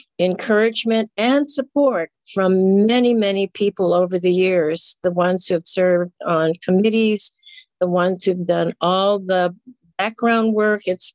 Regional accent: Chicago, Illinois, United States; And when I was growing up in Chicago, this was often done within the school.

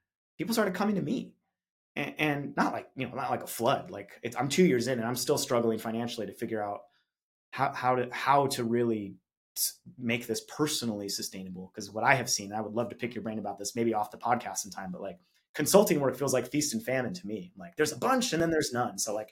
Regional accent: Arizona, United States; the internet service provider that I had growing up in Arizona

